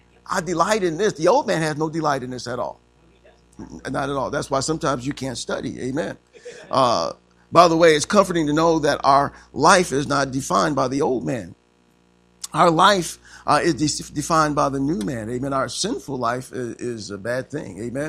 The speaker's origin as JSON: {"language": "English", "country": "United States", "said": "Because I'm American, I am free to live in America"}